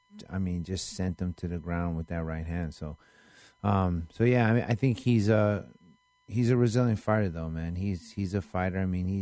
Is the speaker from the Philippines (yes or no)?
yes; Philippines; I am not a Philippine. I'm a Filipino.